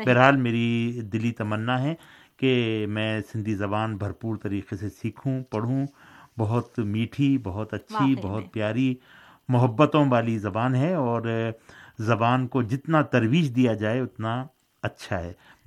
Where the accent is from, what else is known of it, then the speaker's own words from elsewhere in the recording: Hyderabad, Sindh, Pakistan; میں تو حیدرآباد سندھ کا رہنے والا ہوں